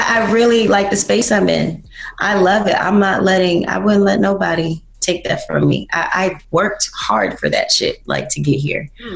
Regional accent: Georgia, United States; born there; also born or lived in Germany / Florida / Houston / New York; now in Atlanta, United States; I was born in Moody Air Force Base, about Austin, Georgia. I lived in Germany, Franklin, came back to the States, Florida, Houston, New York, Detroit, then back here.

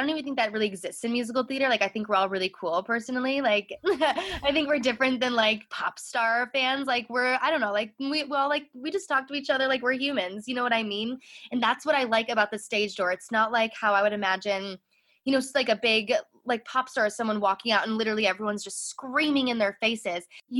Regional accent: Chicago, Illinois, United States; I grew up in Chicago, so I had access to Broadway in Chicago

